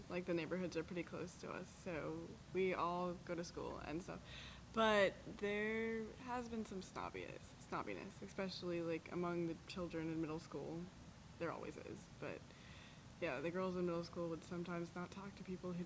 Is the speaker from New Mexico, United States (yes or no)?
yes; Roswell, New Mexico, United States; Generally, I like saying I'm from Roswell because it's like Roswell, New Mexico, and that's pretty exciting.